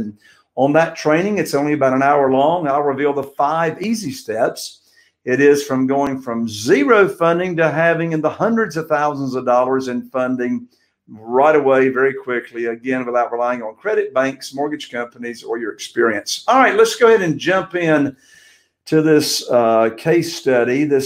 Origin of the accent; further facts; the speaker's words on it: Newport, North Carolina, United States; right here in Eastern North Carolina, in my hometown, Newport, zip code 28570